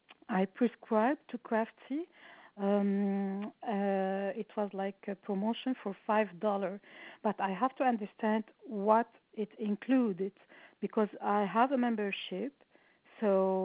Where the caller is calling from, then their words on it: Montreal, Quebec, Canada; I'm calling from Montreal.